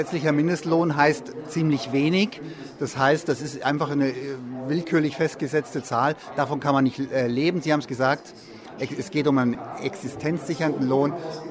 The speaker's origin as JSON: {"language": "German", "town": "Munich", "region": "Bavaria", "country": "Germany", "said": "Jetzt frage ich natürlich als Münchner"}